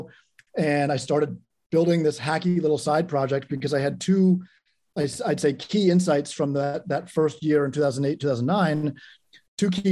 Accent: Washington, District of Columbia, United States; I grew up in DC on Capitol Hill and didn't have any real financial experience.

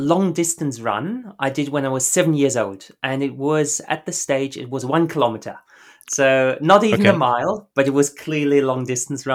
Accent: Germany; English is a second language; moved away; also born or lived in Japan; I'm not even English speaking originally. So, born and raised in Germany, and then lived all over the world. So that's where different accents came from. Went to boarding school for a year in Scotland. Lived in Japan for a while. Worked in Russia for a while, and now my home is Melbourne in Australia.

